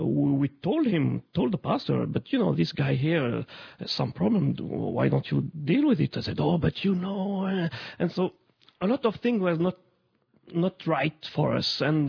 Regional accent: Romandy, Switzerland; English is a second language; As you can hear, I'm sure I'm come from the French-speaking part of Switzerland

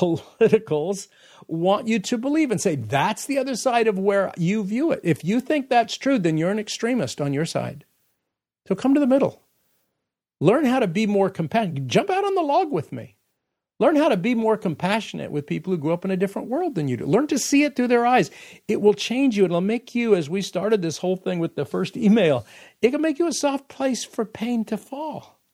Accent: California, United States; I grew up in California, so I didn't see a lot of that overtly.

